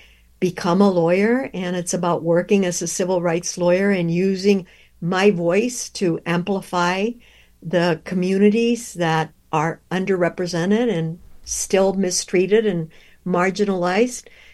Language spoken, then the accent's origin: English; Alice, Texas, United States; The story is rooted in my own history, growing up in South Texas, in Alice, Texas, population 18,000. And when I was growing up, it was extremely segregated.